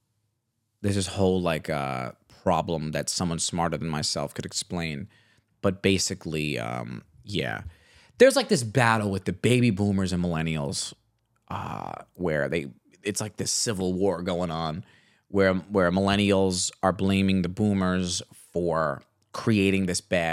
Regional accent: New York, United States; I wouldn't trade growing up in New York for anything

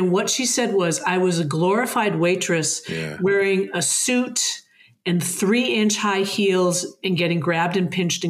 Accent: Massachusetts, United States; Central Mass. So it is about 20 miles just west of Concord. It's the end of one of the commuter rails. And it was a formerly thriving industrial city.

